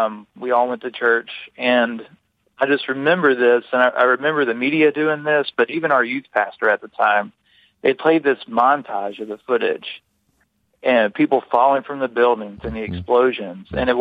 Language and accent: English; Mississippi, United States; now in Columbia, United States; So I grew up in Mississippi, and I was in high school. I was 15 years old.